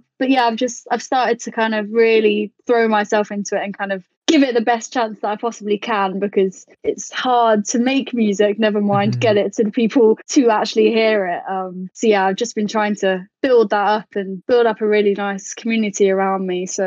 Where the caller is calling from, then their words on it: Nottingham, East Midlands, United Kingdom; Nottingham.